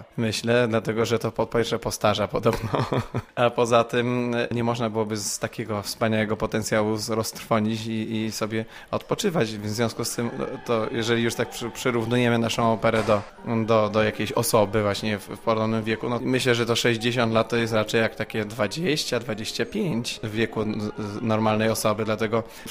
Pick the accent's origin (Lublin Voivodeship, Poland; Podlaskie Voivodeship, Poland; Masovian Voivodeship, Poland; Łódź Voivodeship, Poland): Masovian Voivodeship, Poland; Warsaw; now in Bydgoszcz, Poland; W ogóle ja, ponieważ nie jestem z Bydgoszczy, nie jestem tu urodzony.